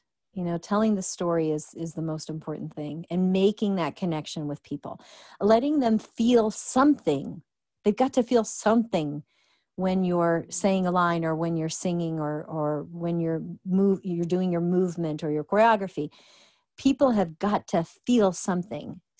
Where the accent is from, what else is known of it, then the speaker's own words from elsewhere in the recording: Illinois, United States; And I'm from Illinois, so I like snow.